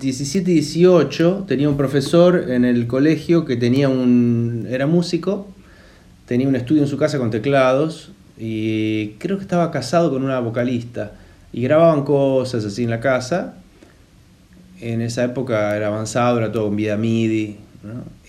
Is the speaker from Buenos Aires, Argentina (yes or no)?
yes; Buenos Aires, Argentina; Yo soy del barrio más romántico de Buenos Aires, Flores.